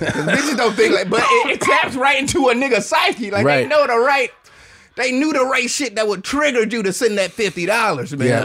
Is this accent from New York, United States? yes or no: no; Detroit, Michigan, United States; I'm from Detroit?